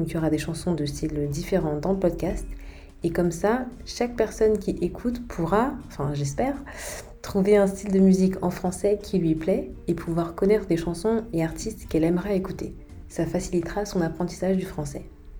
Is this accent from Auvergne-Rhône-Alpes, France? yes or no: no; Paris, Île-de-France, France; je suis française. Je suis née et j'ai grandi à Paris et en région parisienne